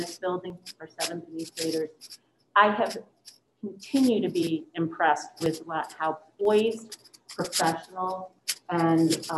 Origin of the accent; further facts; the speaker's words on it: Millbrook, New York, United States; I'm originally from Millbrook, New York, and I'm excited, extremely excited, to return to a community that has a strong commitment to education.